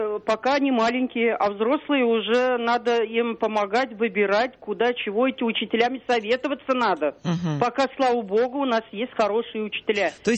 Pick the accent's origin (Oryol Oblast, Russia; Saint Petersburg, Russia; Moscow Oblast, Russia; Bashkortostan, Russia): Moscow Oblast, Russia; Lyubertsy; я из Люберцы.